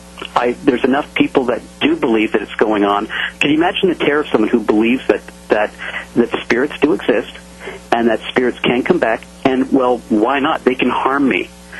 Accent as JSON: {"language": "English", "town": "Montreal", "region": "Quebec", "country": "Canada", "moved": "yes", "lives_now": "Seattle, United States", "said": "I'm actually a Canadian. I'm actually from Montreal."}